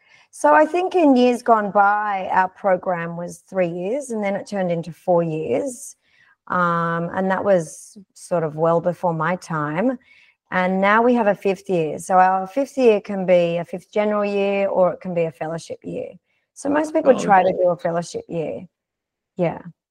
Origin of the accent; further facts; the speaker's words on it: Sydney, New South Wales, Australia; my hometown, from Sydney.